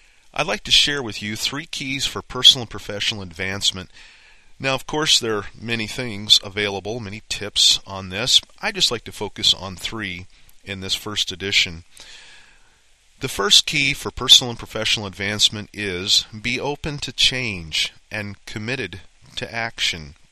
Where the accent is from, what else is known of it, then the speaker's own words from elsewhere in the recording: Denver, Colorado, United States; also born or lived in South Dakota; I grew up in Denver, Colorado. I spent 18 years in South Dakota in the Black Hills, Spearfish, Rapid City area.